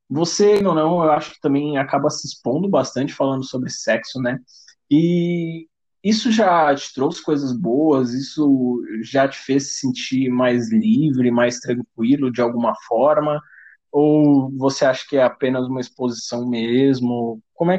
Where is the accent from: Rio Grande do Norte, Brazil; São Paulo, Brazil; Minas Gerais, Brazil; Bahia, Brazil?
São Paulo, Brazil; eu sou de São Paulo, mas eu gosto bastante de uns gauchismos